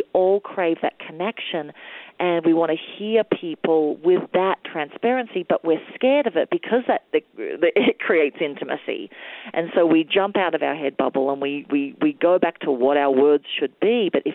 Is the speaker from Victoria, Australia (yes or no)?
yes; Melbourne, Victoria, Australia; one in Australia, my hometown of Melbourne.